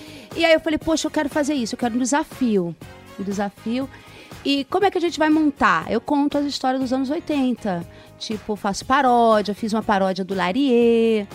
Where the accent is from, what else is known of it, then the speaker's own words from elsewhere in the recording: Bahia, Brazil; E além do que eu sou baiana, né? Baiana não nasce, estreia.